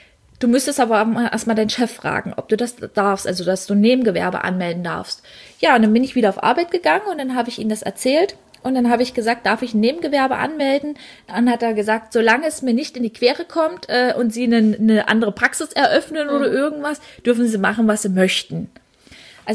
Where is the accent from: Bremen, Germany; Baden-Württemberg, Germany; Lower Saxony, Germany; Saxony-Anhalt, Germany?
Saxony-Anhalt, Germany; Dessau; born there; ich komme gebürtig aus Dessau